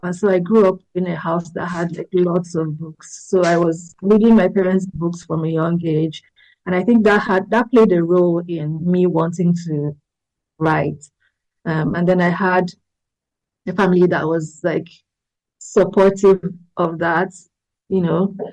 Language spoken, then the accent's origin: English; Lagos, Nigeria; Growing up in Lagos in Nigeria has been like a huge source of like my writing inspiration.